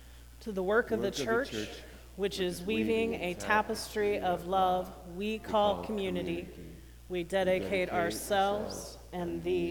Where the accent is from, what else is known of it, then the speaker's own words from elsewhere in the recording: Indiana, United States; that means someone from Indiana. I never thought I'd see the day when gay marriage was legal in my home state.